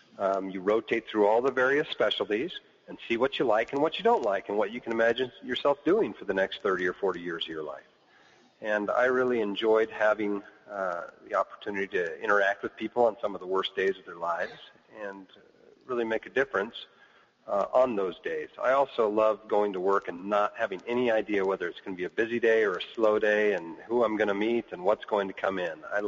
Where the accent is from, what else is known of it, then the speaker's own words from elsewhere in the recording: Alaska, United States; moved away as an adult; also born or lived in Utah; I grew up in Alaska and rarely left the state until I was 18 years old, at which point I went to Utah and started my undergraduate education.